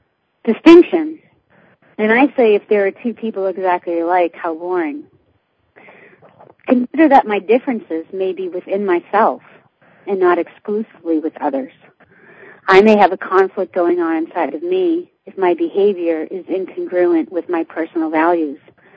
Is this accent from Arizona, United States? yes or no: no; Boston, Massachusetts, United States; accent: Boston; That was my Boston accent that slipped in there.